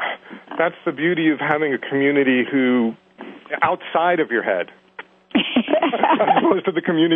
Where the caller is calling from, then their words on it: Boston, Massachusetts, United States; I'm calling from beautiful Boston, Massachusetts.